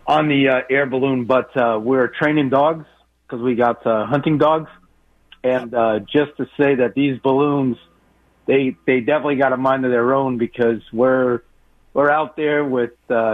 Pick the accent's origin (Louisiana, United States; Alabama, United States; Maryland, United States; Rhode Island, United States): Rhode Island, United States; But I'm originally from Rhode Island, and I listen to you guys all the time.